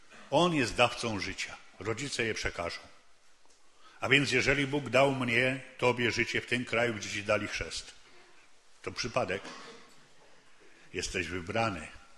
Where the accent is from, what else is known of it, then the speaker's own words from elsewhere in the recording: Lesser Poland, Poland; ja pochodzę z tych stron, trochę bardziej na południe, za Nowym Targiem, za Czarnym Dunajcem.